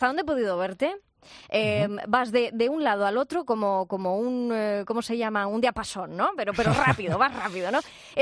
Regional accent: Spain; nos enorgullecemos como españoles

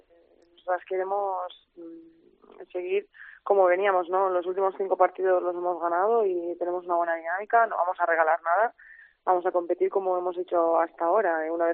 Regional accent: Palma, Balearic Islands, Spain; Yo soy de Palma y tenía que ir a Montuiri, tenía que ir a Buñola.

